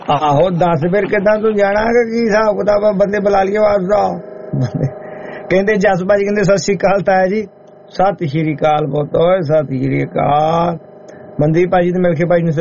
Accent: Punjab, India; ਮੈਂ ਪੰਜਾਬ ਦਾ ਵਸਨੀਕ ਹਾਂ

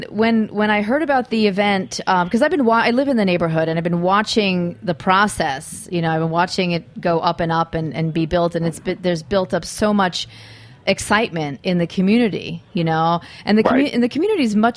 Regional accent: Campania, Italy; Well, we're from Campania in Irpinia.

